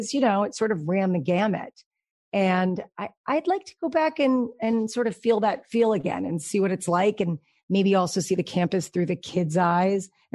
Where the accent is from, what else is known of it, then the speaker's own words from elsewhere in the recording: New York, United States; accent: New York; every time I'm with someone from New York, my accent gets decidedly worse. So there you go. But it started me thinking about New York and where I'm from and all